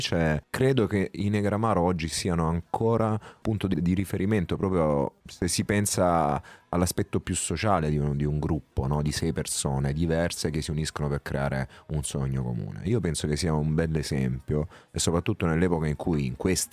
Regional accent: Apulia, Italy; io che ho vissuto la mia terra, come chiunque lo abbia fatto con devozione e ammirazione

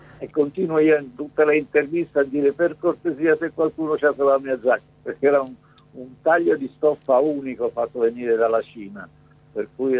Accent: Naples, Campania, Italy; Io sono napoletano, l'accento non era manco di napoletano, era dei dintorni.

